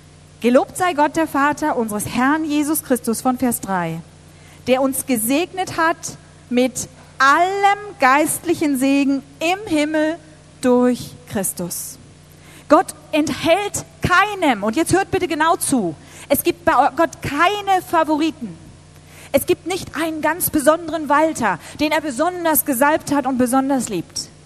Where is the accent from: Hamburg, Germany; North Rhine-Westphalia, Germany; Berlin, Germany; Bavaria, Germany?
Hamburg, Germany; ich bin Hamburger, ne, auch seit Generationen